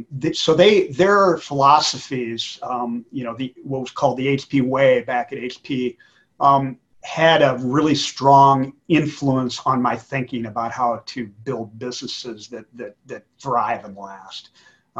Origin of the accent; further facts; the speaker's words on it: Midwest, United States; I'm from the Midwest originally.